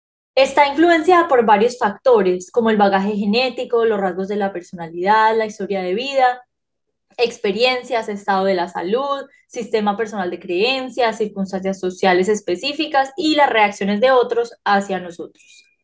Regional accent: Colombia; de Colombia, soy psicóloga

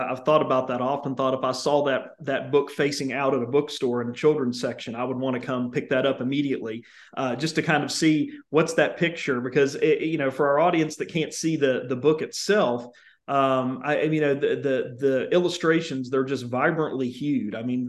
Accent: Charleston, West Virginia, United States; And, you know, I grew up in Charleston, West Virginia, and I think about carbide

